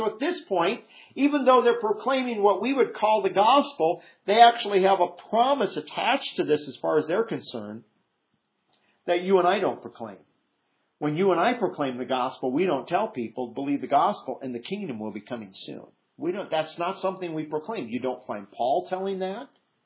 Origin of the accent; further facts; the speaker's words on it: Iowa, United States; If you had hot weather like this growing up in Iowa, you know what?